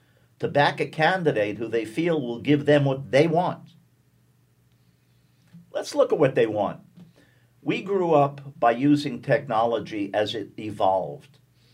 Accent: New York City, New York, United States; I grew up in New York City. I went to a high school that was competitive but public, that was technical.

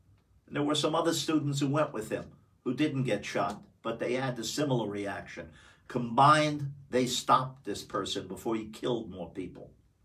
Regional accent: New York City, New York, United States; I'm Jewish, but one of my favorite people growing up in New York City, and he's dead many years, was a very famous Bishop Fulton J. Sheen.

